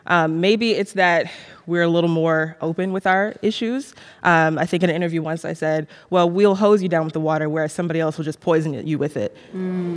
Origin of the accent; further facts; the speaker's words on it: the South, United States; Growing up in the South, a lot of us who grew up here, we have a love-hate relationship, and I hated it when I was a kid.